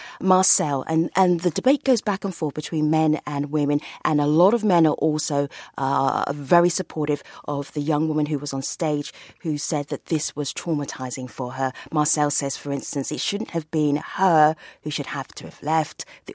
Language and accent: English; Paradise, California, United States; My hometown of Paradise will never come back the same.